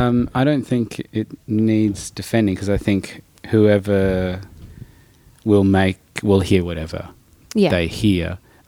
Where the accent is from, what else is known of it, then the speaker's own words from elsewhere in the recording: Darwin, Northern Territory, Australia; I grew up in Darwin where there was a large Filipino community and was in a breakdance crew where most of the boys were somewhat Filipino.